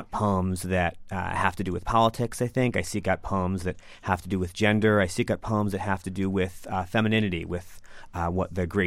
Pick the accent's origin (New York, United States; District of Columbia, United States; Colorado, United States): District of Columbia, United States; Washington; also born or lived in Minnesota; I'm also from Washington, D.C. I'm also a university teacher. Mm-hmm. I also used to live in Minnesota.